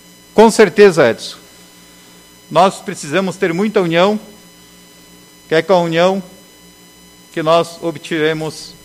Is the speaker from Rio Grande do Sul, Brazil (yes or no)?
yes; Engenho Velho, Rio Grande do Sul, Brazil; Eu nasci e me criei aqui em Engenho Velho.